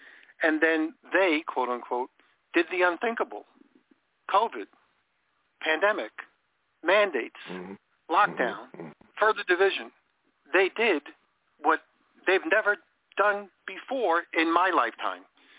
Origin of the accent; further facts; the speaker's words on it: New York, United States; because I grew up in New York.